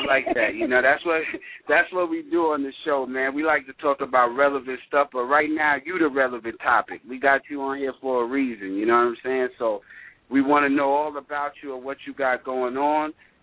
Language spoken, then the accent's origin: English; New York, United States; I'm from New York, so, you know, you mentioned a place that's familiar with me